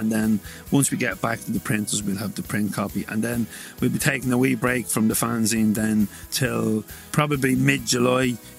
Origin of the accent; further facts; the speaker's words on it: Drogheda, County Louth, Ireland; went to cancer support in Leeds and in Drogheda, my hometown.